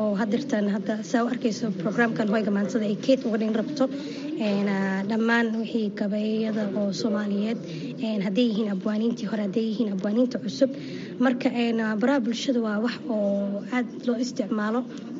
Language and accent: Somali; Toronto, Ontario, Canada; born or raised there